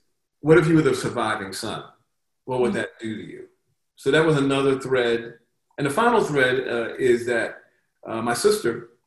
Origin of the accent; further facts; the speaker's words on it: Brooklyn, New York, United States; I'm from Brownsville, Brooklyn, which mm-hmm. is a neighborhood in Brooklyn, a tough black neighborhood that's been poor since the 50s.